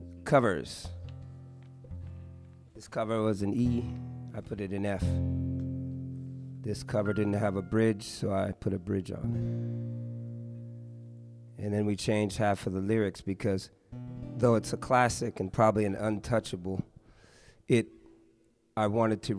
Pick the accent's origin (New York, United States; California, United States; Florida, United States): California, United States; And that's kind of the way I lived my life growing up in the Bay Area. And being the eighth of 14 kids